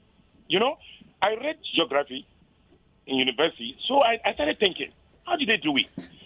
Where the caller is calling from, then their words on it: Lagos, Nigeria; I'm calling from Lagos, from my papa.